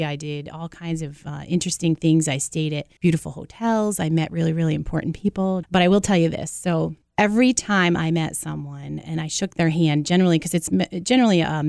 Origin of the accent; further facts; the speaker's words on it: Massachusetts, United States; I grew up in the Berkshires. It's different out there. We actually grow rocks where I come from.